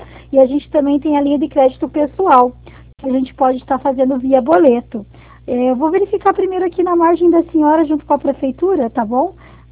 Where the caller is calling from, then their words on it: Curitiba, Paraná, Brazil; eu estou falando aqui de Curitiba.